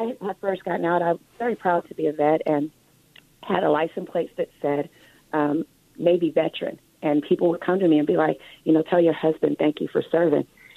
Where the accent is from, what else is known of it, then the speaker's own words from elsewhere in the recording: Compton, California, United States; Mine was I grew up in Compton and I didn't have any other resources and I couldn't go to college.